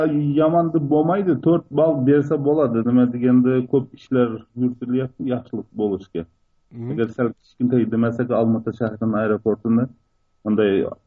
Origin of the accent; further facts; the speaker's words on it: Almaty, Kazakhstan; Qozog'istondan shahridan.